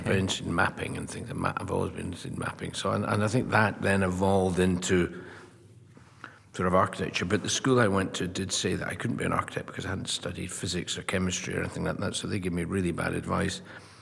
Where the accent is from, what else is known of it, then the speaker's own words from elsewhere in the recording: Dunoon, Scotland, United Kingdom; he designed our house when I was a kid growing up in Dunoon in the west coast of Scotland